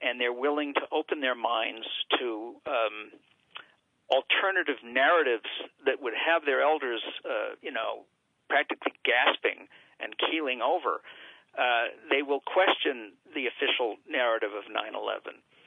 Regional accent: New York, United States; And I'm a New Yorker. I've been watching this guy forever.

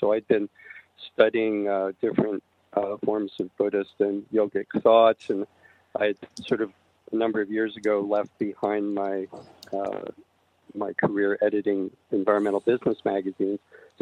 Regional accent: Canada; Being that I'm from Canada, they'll usually call me … then they'll butcher … many different ways.

